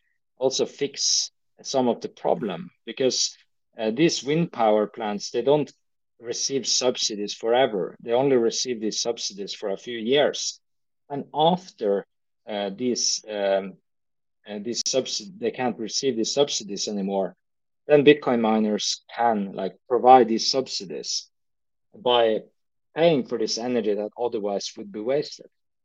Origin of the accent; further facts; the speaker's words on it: Northern Norway, Norway; but they're not high in Northern Norway, where I'm originally from.